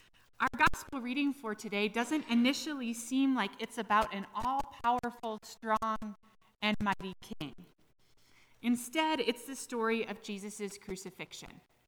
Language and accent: English; Minnesota, United States; When I was little and growing up in Minnesota, my mom would take my sister and I to the Science Museum.